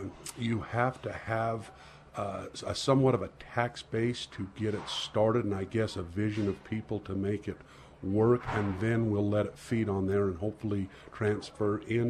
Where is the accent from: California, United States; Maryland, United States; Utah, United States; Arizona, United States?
Utah, United States; Cedar City; born there; now in Milford, United States; I was actually born in Cedar City, but I've lived in Milford over 45 years. So I'm almost a local.